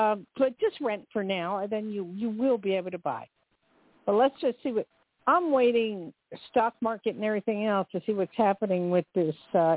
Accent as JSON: {"language": "English", "region": "New Jersey", "country": "United States", "tie": "born or raised there", "said": "I grew up in Jersey, so I know."}